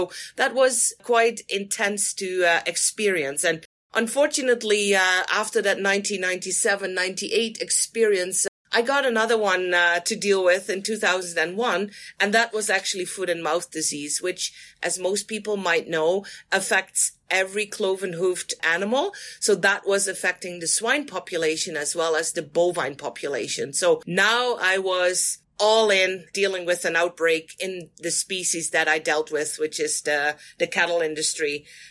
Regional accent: Netherlands; English is a second language; probably my accent gives it away from the Netherlands. So I practiced in the Netherlands in 1997.

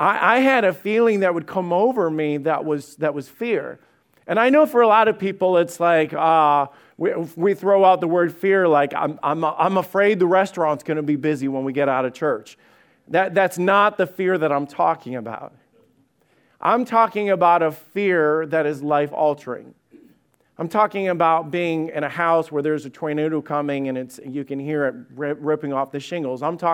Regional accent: Alabama, United States; And I didn't grow up in Ohio. Actually, I grew up in Alabama.

